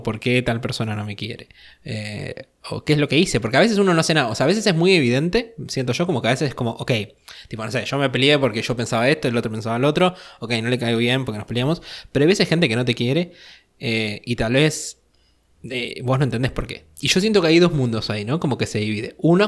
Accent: Buenos Aires Province, Argentina; born there; No, yo nací en el conurbano.

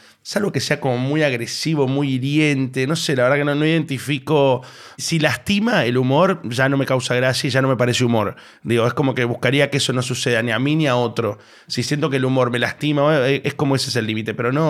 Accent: San Juan, Argentina; accent: San Juan; now in Buenos Aires, Argentina; Acá en Buenos Aires causa un poco, en el programa sobre todo, causa un poco de gracia cuando hablo con acento sanjuanino

